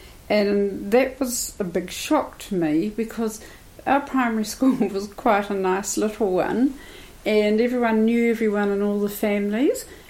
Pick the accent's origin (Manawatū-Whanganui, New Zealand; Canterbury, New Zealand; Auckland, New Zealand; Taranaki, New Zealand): Manawatū-Whanganui, New Zealand; Palmerston North; I grew up in Palmerston North and went to school there